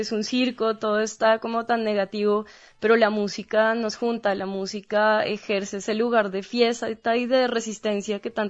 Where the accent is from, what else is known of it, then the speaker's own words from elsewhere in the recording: Chía, Cundinamarca, Colombia; Yo, claro, me considero bogotana, pero en realidad soy de la periferia bogotana. Yo soy de un lugar que se llama Chía